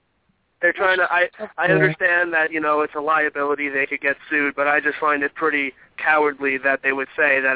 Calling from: New York, United States; from New York.

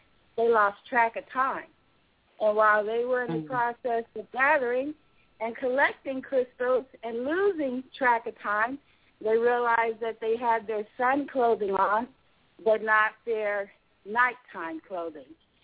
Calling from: Folsom, California, United States; I'm calling from Folsom in California.

